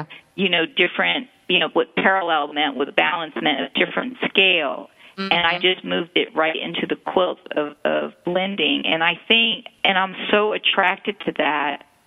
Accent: Philadelphia, Pennsylvania, United States; now in Maryland, United States; But anyway, I'm from Philadelphia. I got married and moved to Maryland

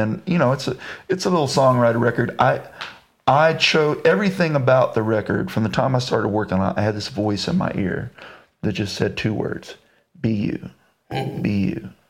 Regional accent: Kerrville, Texas, United States; outside the 14 by 10 foot trailer that I spent several years growing up in Kerrville South.

